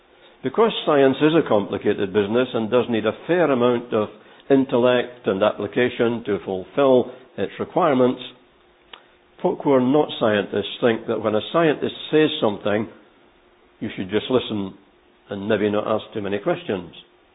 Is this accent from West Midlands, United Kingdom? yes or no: no; Scotland, United Kingdom; accent: Scottish; maybe you're not accustomed to my Scottish accent yet, but you all get used to it, I promise you. Think how I've got to cope with all these English accents I've never heard before.